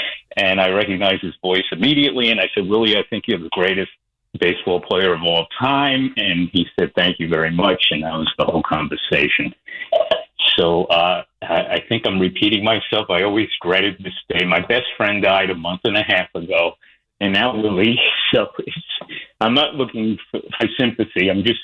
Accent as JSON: {"language": "English", "town": "New York City", "region": "New York", "country": "United States", "tie": "born or raised there", "said": "I grew up in the Bronx, so everyone was a Yankee fan"}